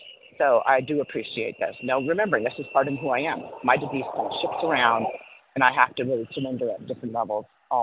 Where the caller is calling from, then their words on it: Cody, Wyoming, United States; Certainly. I'm calling from Cody, Wyoming.